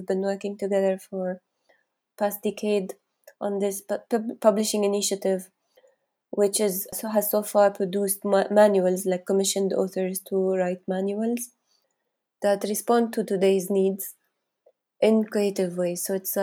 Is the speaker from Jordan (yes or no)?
yes; Jordan; I felt I come from Jordan